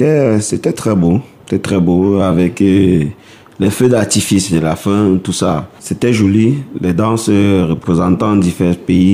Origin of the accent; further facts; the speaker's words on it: Cameroon; Si le Cameroun, c'est vrai, je suis Camerounais